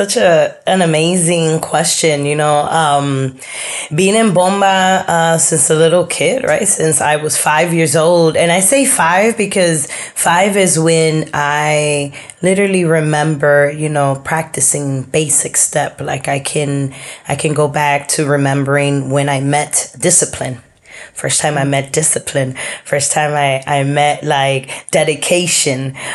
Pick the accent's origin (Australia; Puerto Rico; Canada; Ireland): Puerto Rico; Guayama; Puerto Rico, I'm here, you know, we're from Guayama, the southern side of Puerto Rico.